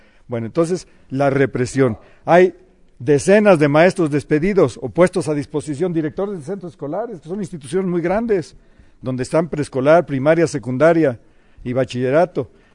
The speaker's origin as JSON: {"language": "Spanish", "region": "Puebla", "country": "Mexico", "said": "Somos maestros poblanos los que estamos en esta lucha"}